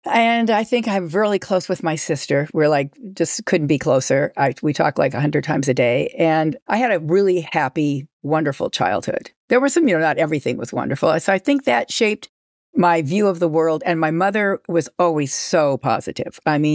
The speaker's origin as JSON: {"language": "English", "town": "Los Angeles", "region": "California", "country": "United States", "said": "I'm from Los Angeles."}